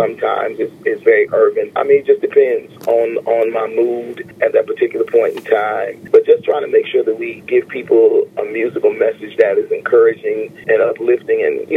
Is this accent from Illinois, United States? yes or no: no; Grand Rapids, Michigan, United States; I actually tape it in my hometown, Grand Rapids, Michigan.